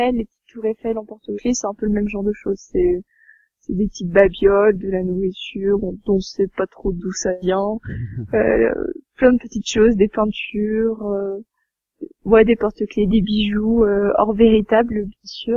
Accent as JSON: {"language": "French", "town": "Le Mans", "region": "Pays de la Loire", "country": "France", "lives_now": "Ecuador", "said": "je viens du Mans, dans la Sarthe, et je viens d'avoir mon bac l'année dernière, et je suis en échange en Équateur."}